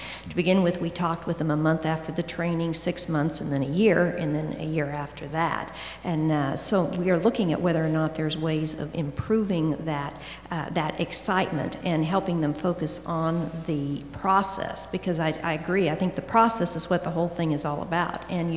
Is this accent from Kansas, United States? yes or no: yes; Kansas, United States; I'm from Kansas, and I'm a pediatrician